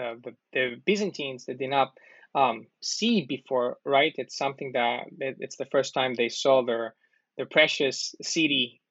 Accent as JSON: {"language": "English", "country": "Greece", "second_language": "English", "said": "because I'm also from Greece."}